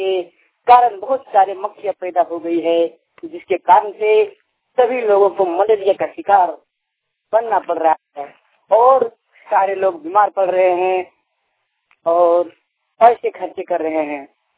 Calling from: Jamua, Jharkhand, India; ग्राम मदनटांड, post Dumma, थाना जमुआ, जिला greet से

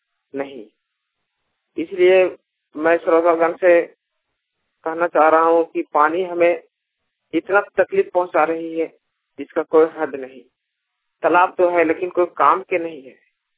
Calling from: Nawada, Bihar, India; चतरा जिला प्रखंड सिमरिया नवादा से।

